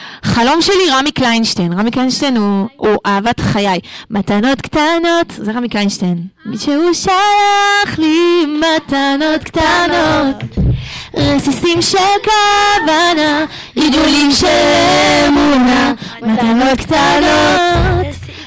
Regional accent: Morocco; אני לא יודעת רוסית, אני מרוקאית. אני יודעת אנגלית, אני שרה בצרפתית, אני יודעת איטלקית, כאילו איטלקית קצת, ספרדית כמובן.

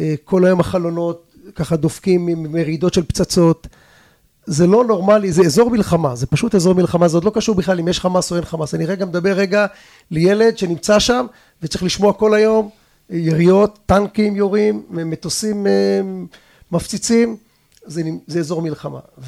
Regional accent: Yakhini, Southern District, Israel; now in Kisufim, Israel; אני חיה בעוטף, אני חי בעוטף, אני כל החיים שלי, מושב יחיני, אני נולדתי במושב יחיני, למרות שב-20 שנה האחרונות אני גר בכיסופים, אבל כן, העוטף זה הבית שלי, הדרום זה הבית שלי

